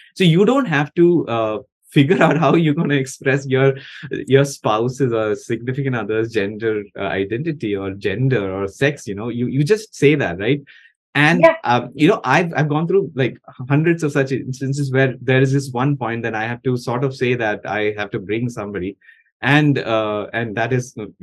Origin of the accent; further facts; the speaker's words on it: Kerala, India; now in Bombay, India; I'm from Kerala. Kerala is relatively progressive.